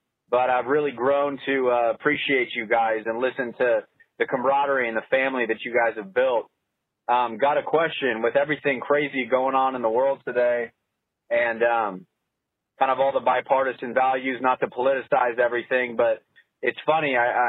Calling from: San Diego, California, United States; I'm calling you from San Diego, California.

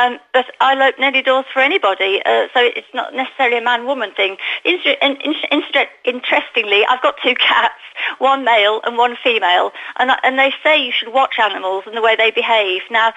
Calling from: Alicante, Valencian Community, Spain; It's the suspect in Alicante … in Alicante.

